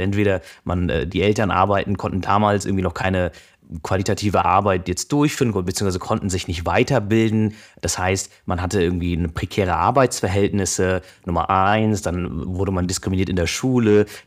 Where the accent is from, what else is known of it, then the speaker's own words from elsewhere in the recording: Buxtehude, Lower Saxony, Germany; also ich bin in Buxtehude aufgewachsen, die Stadt gibt es wirklich